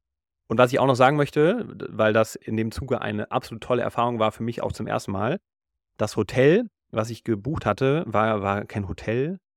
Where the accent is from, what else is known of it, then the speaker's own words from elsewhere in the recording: Hesse, Germany; wie man es vielleicht bei uns auf dem Feldberg kennt, im Taunus, wo ich herkomme.